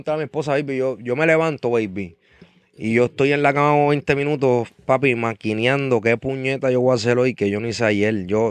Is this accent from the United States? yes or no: yes; United States; born there; yo hablo inglés porque yo nací en Estados Unidos